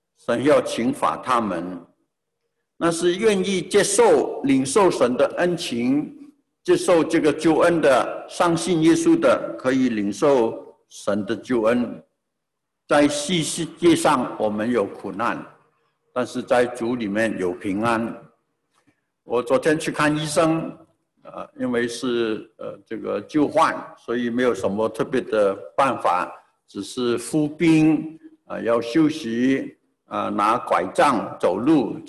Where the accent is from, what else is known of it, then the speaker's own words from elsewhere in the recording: Changzhou, Jiangsu, China; 我们在网上有一些是我在常州长大在哪里念小学中学，我们有个群组里面最近这两天有人问我，你怎么样啊，你还好吗？我是1960年小学毕业，65年中学毕业